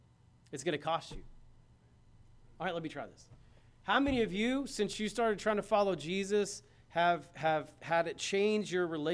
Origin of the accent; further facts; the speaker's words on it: United States; I'm an American Christian. We don't have to suffer for our faith much around here.